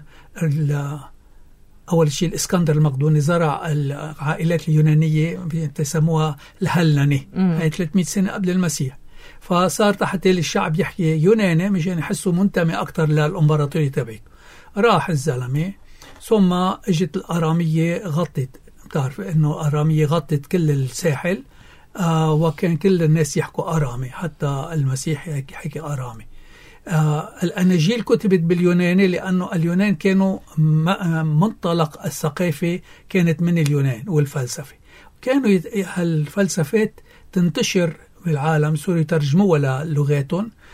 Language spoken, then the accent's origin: Arabic; Lebanon; accent: Lebanese; لهجتنا اللبنانية